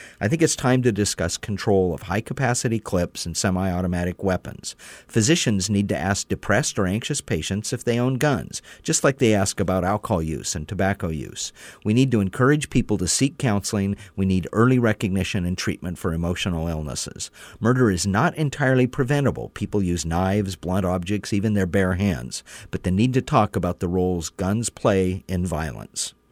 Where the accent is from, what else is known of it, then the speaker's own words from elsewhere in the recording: Oregon, United States; Growing up in Southern Oregon, guns were a part of our rural life.